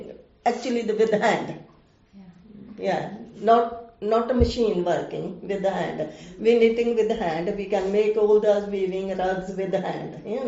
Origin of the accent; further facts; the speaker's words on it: India; English is a second language; moved away; that time when we come from India in 1969.